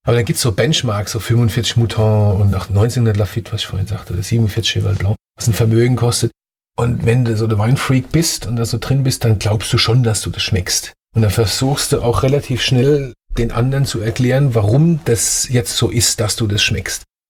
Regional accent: Oggersheim, Rhineland-Palatinate, Germany; accent: Palatine; Also gerade wo ich komme ja aus Oggersheim oder aus dem Hemshofen. Oggersheim, das ist schon ein hartes Pflaster und das ist auch dialektisch sehr hart.

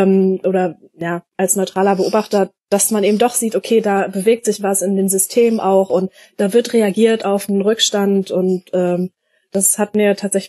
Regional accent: Hanover, Lower Saxony, Germany; ich komme ja aus Hannover, ich bin in Hannover geboren

